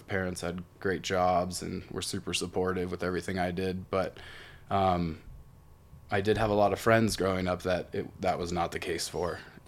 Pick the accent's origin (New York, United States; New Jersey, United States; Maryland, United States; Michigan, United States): Maryland, United States; Baltimore; I grew up in Baltimore, Maryland.